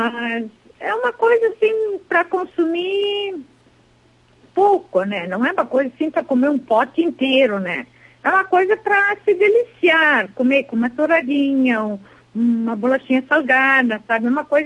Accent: Nova Petrópolis, Rio Grande do Sul, Brazil; Nós somos de Nova Petrópolis.

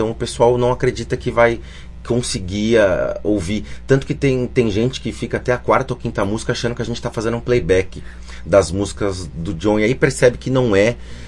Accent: Brazil; eu sou do Brasil, adoro

